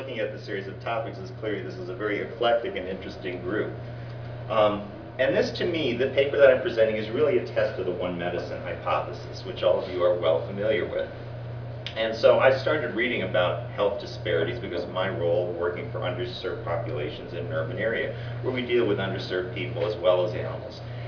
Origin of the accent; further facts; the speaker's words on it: Boston, Massachusetts, United States; This is Boston, my hometown